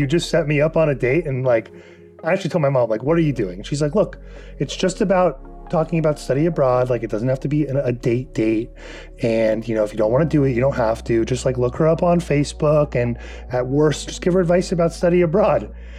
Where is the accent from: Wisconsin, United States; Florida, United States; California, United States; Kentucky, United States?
California, United States; Calabasas; I'm 29 years old. I'm from Calabasas, California, and I work in advertising at Twitch.